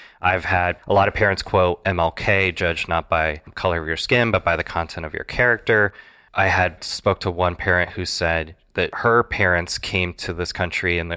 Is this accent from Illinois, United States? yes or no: no; Iowa, United States; the candidates going through Iowa, my home state